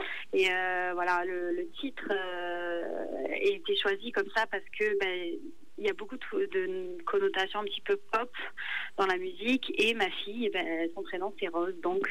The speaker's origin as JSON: {"language": "French", "region": "Southern France", "country": "France", "said": "Ben, donc moi, je suis pas du tout de la région, par contre. Je suis originaire du sud de la France."}